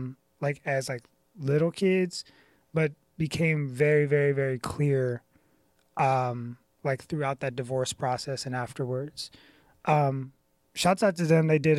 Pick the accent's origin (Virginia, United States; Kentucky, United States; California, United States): Virginia, United States; Richmond; So I'm from Richmond, Virginia. I grew up in Richmond, like in a, like a pretty strong black community.